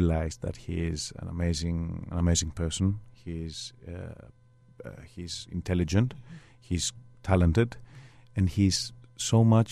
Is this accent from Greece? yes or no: yes; Greece; So I was brought up in Greece.